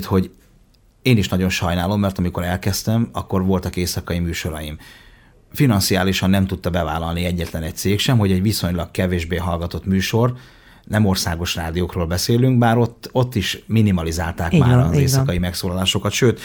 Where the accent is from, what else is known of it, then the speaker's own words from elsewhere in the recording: Debrecen, Hajdú-Bihar, Hungary; Na, hát debreceni vagyok én